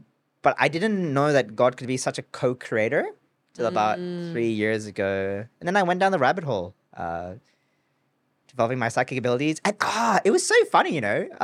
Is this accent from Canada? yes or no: no; Malaysia; And where I grew up in Malaysia